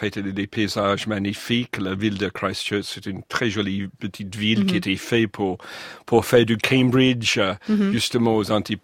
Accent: Australia; French is a second language; Donc je suis originaire de l'Australie, c'est un pays qui était assez généreux envers les demandeurs d'asile.

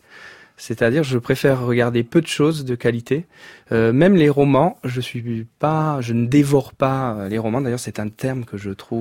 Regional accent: Montesarchio, Campania, Italy; French is a second language; La région de Naples, et plus précisément une ville qui s'appelle Montesarchio, qui est à une cinquantaine de kilomètres à l'intérieur des terres par rapport à Naples.

